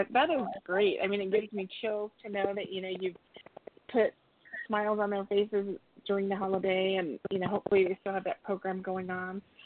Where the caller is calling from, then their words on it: Albuquerque, New Mexico, United States; I'm from Albuquerque